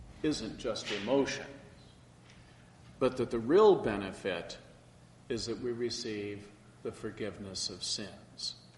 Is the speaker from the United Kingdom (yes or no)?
yes; England, United Kingdom; We Northern Europeans, we're supposed to suck it up. It's like my family. We're English. We don't laugh and we don't cry.